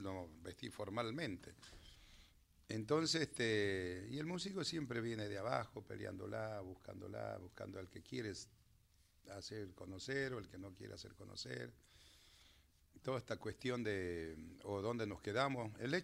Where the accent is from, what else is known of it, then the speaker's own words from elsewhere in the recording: Salta, Argentina; Lo que pasa es que yo vengo de la otra parte de Salta. Yo vengo de 500 kilómetros del Chaco.